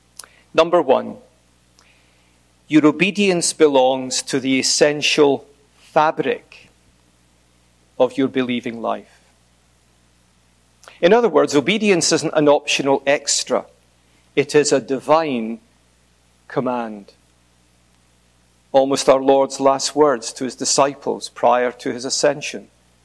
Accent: Scotland, United Kingdom; Just as me standing here somewhat clearly betrays that I'm a Scotsman.

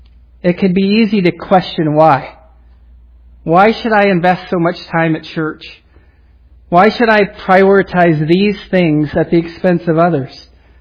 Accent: Cottonwood, California, United States; now in Vallejo, United States; as a kid growing up in Cottonwood, I never thought I would live in the Bay Area.

